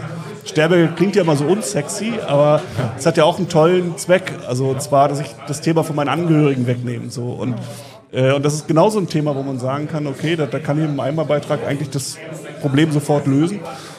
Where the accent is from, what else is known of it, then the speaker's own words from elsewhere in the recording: Mecklenburg-Vorpommern, Germany; ich komme aus Mecklenburg und mein Vater ist ein richtig sturer Mecklenburger